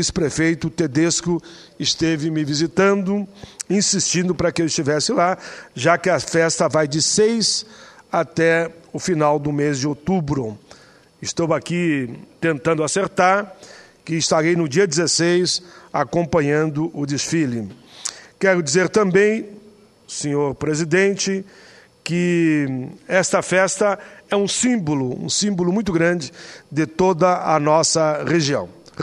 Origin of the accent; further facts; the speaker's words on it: Caxias do Sul, Rio Grande do Sul, Brazil; moved away as an adult; me referindo a uma cidade lá da Serra Gaúcha, região onde eu cresci. Eu nasci em Caxias, saí de Caxias com 33 anos de idade e conheço muito bem toda aquela região.